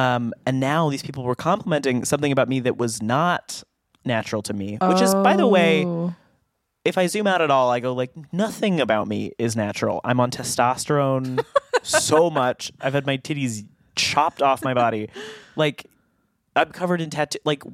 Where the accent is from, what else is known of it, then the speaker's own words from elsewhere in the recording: San Diego, California, United States; because we grew up in San Diego.